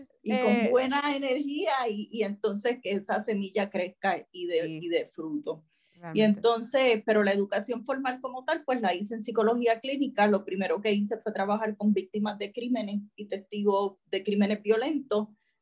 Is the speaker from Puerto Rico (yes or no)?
yes; Puerto Rico; Entonces decidí regresar a Puerto Rico y me quedé aquí y trabajé mucho tiempo